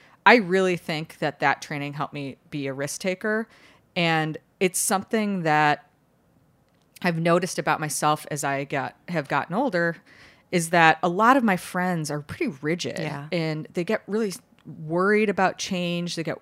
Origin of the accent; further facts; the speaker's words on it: Chicago, Illinois, United States; So I grew up in Chicago.